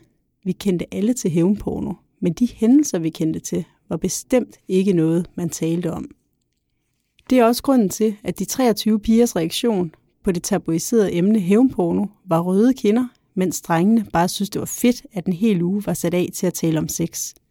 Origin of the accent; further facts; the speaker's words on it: Capital Region of Denmark, Denmark; now in Copenhagen, Denmark; Jeg er født og opvokset på Bornholm, men bor nu i København.